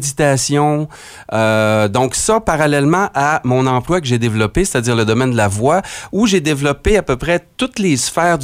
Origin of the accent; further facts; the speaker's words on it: Arvida, Quebec, Canada; Moi, je viens d'Arvida, là.